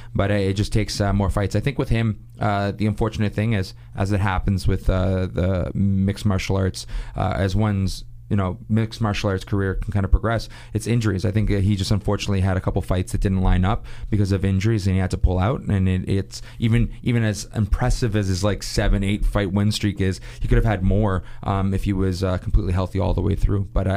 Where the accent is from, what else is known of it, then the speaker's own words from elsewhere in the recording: Toronto, Ontario, Canada; I'm from Toronto